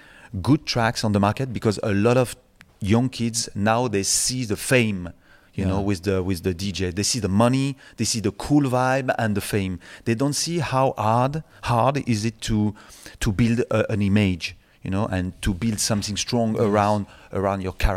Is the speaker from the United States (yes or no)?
no; Paris, Île-de-France, France; Because I'm coming from Paris, from a little place